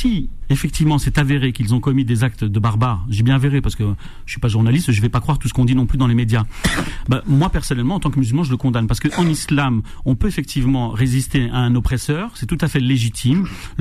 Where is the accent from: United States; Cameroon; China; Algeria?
Algeria; now in France; Je suis algérien.